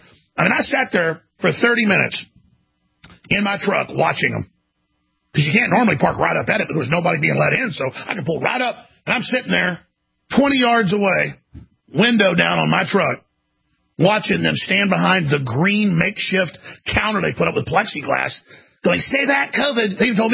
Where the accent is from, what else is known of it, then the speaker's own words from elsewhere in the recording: Dallas, Texas, United States; We visited Grandma down here. I'm from Dallas. But I've been here since high school.